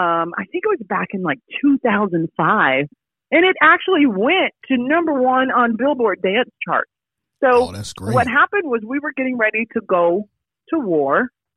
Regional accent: Florida, United States; now in Orlando, United States; Duval. So I grew up in Polk County. Of course, I live in Orlando now.

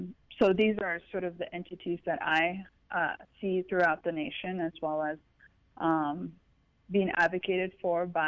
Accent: Cameron, Arizona, United States; now in Phoenix, United States; And I hail from Cameron, Arizona, a small town, probably 40, 50 minutes away from Flagstaff, Arizona, north of Flagstaff, Arizona.

